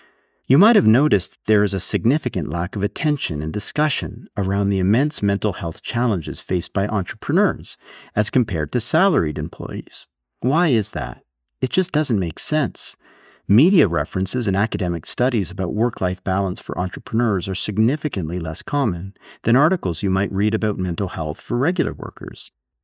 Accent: Canada; I'm a Canadian writer, internet entrepreneur, and mental health advocate based at the University of Toronto.

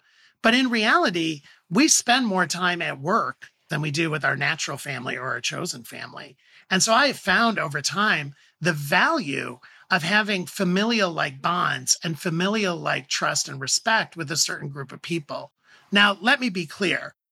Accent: Midwest, United States; I was raised in the Midwest by a very classic blue-collar Midwestern family. My dad was a fireman.

